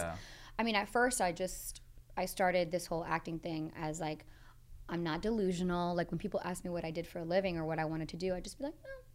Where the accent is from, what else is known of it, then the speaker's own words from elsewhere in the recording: Boston, Massachusetts, United States; I'm from Boston, Massachusetts, and like there were two casting houses, and that's it.